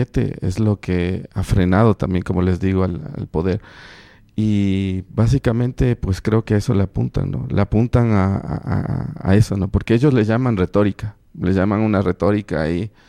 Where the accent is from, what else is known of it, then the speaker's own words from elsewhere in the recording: Ecuador; creo que como ecuatorianos, o sea, debemos pensarlo y volverlo a pensar